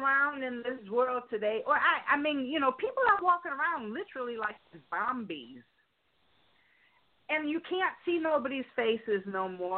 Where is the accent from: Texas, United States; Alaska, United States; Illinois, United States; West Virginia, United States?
Illinois, United States; Chicago; now in California, United States; I'm originally from Chicago, but right now I'm in California.